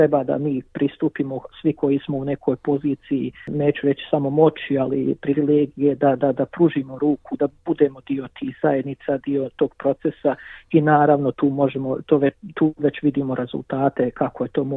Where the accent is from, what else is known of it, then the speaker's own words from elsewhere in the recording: Bosnia & Herzegovina; now in Australia; Isto onako kao što su nas razumijevali kada smo došli kao izbjeglice iz Bosne i Hercegovine u Australiju